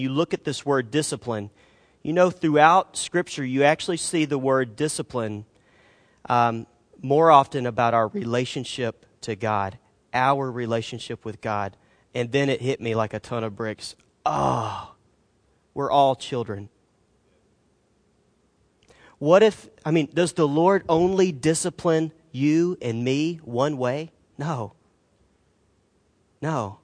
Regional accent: the South, United States; You know, I'm from the South

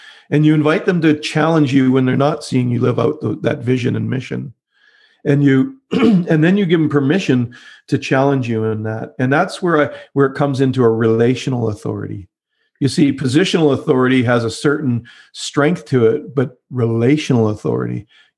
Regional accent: Canada; I'm Canadian, so I say roof

